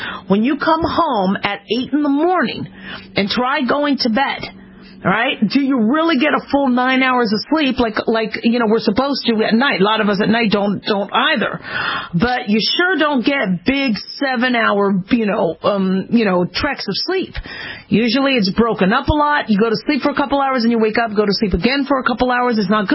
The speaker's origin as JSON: {"language": "English", "town": "Phoenix", "region": "Arizona", "country": "United States", "tie": "born or raised there", "lives_now": "Las Vegas, United States", "said": "I live in Las Vegas, so everything's 24 hours here. But I remember growing up in Phoenix, Arizona. I mean, the city shut down at 11."}